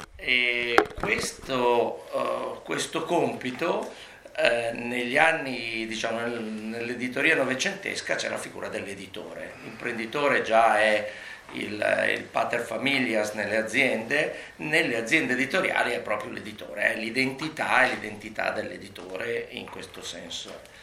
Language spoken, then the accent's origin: Italian; Venice, Veneto, Italy; io sono uno strano caso di veneziano perché sono cresciuto a Venezia, non vivo a Venezia ma lavoro a Venezia